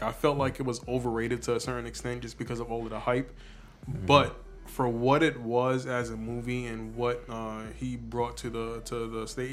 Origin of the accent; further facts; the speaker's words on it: New York, United States; I'm from New York. I've seen crackheads walking on a block with a refrigerator on their back.